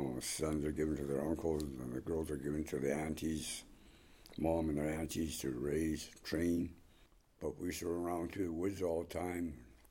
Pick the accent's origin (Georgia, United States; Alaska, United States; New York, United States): Alaska, United States; Hoonah; I come from Sockhit, which is the Sockeye house, one of the original houses in Hoonah. I'm of the Raven Moiety, and I'm a member of the Tlingit Nation.